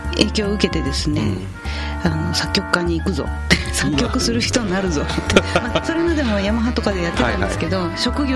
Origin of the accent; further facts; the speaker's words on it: Kagawa, Japan; そうです、おうどんで育ちましたね